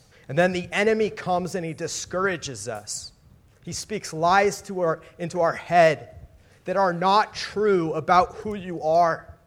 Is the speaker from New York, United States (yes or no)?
no; California, United States; They maybe know I'm from California.